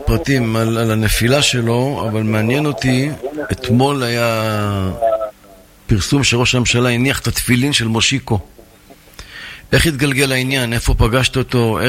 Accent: Jerusalem, Jerusalem District, Israel; גם אני ירושלמי, אולי גדל.

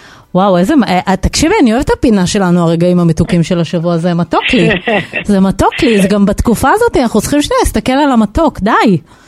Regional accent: Jerusalem, Jerusalem District, Israel; כירושלמית לירושלמית, כן.

